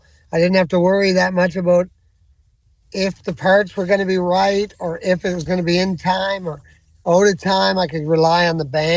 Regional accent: Musquodoboit Harbour, Nova Scotia, Canada; I'm from here, a place called Musquodoboit Harbor, which is kind of near where I'm at right now. So east of Halifax, about 45 minutes is where I was born.

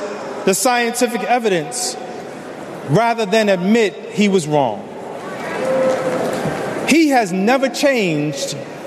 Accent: Harlem, New York, United States; A New York City councilman representing my hometown of Harlem. That's right. Representing my hometown of Harlem, USA.

